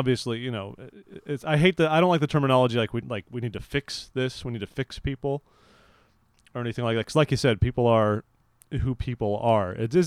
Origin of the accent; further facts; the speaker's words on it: California, United States; I'm from California and we have not exactly been lacking our fair share of gay rights debates in recent years